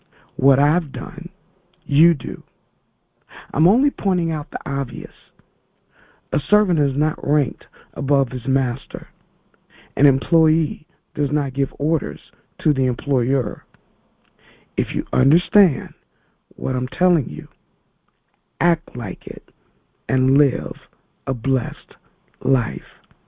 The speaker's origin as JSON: {"language": "English", "town": "Chicago", "region": "Illinois", "country": "United States", "said": "I was a really big basketball fan, I'm from Chicago."}